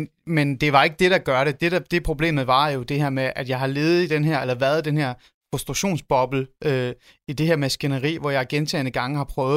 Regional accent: Ålsgård, Capital Region of Denmark, Denmark; der voksede op i Ålsgård. Når folk spurgte mig, hvor jeg kom fra, så sagde jeg, at jeg kommer fra Ålsgård.

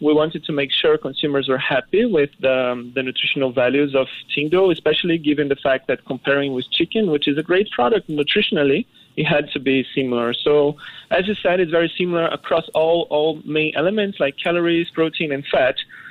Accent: Brazil; moved away; I'm originally from Brazil.

